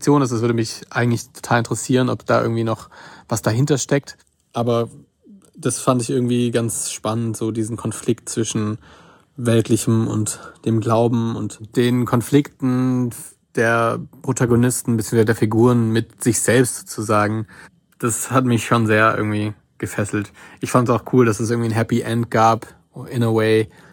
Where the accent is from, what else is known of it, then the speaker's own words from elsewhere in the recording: Southern Germany, Germany; also ich komme aus Süddeutschland